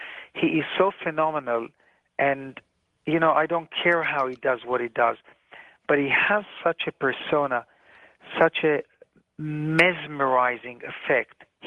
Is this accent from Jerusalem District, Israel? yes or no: no; Tel Aviv, Tel Aviv District, Israel; I'm an Israeli. I was born in Tel Aviv, and it was the best country to produce such a show.